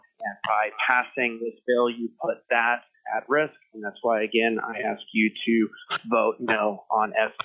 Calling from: Girdwood, Alaska, United States; I am calling in from Girdwood, Alaska.

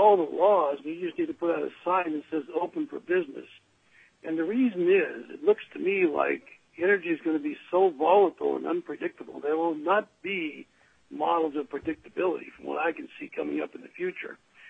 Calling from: Anchorage, Alaska, United States; I'm calling from Anchorage, Alaska.

